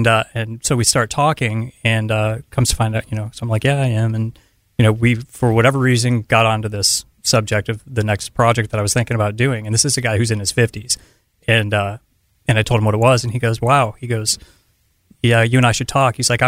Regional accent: Miami, Florida, United States; And I grew up in Miami, Florida, and that was a huge kind of eye-opening thing

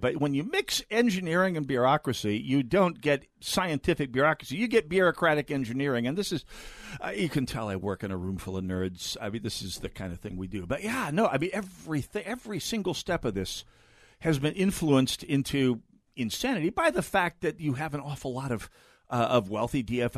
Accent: North Dakota, United States; No, I'm from North Dakota. I know my Italian.

